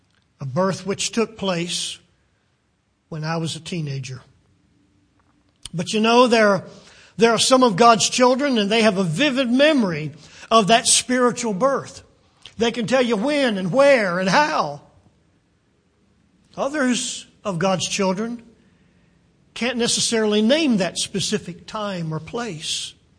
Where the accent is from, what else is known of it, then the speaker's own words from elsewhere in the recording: United States; Well, they recognize I'm from America. They've heard my accent via all the media that's available in our day. I would be recognized as an American citizen.